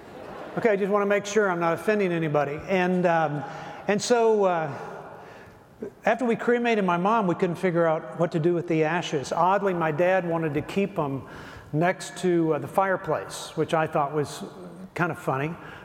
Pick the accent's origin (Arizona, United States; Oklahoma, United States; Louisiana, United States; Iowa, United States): Louisiana, United States; also born or lived in West Texas; now in Longview, United States; I was born in West Texas, raised in southern Louisiana, and I live in Longview, Texas now